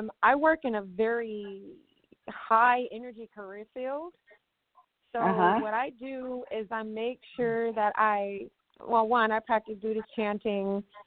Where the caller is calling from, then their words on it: Kennesaw, Georgia, United States; I'm in Kennesaw.